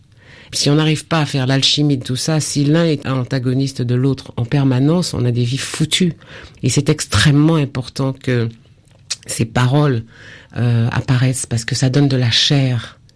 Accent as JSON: {"language": "French", "region": "Martinique", "country": "France", "said": "comme le Prêcheur en Martinique, je suis de la Martinique"}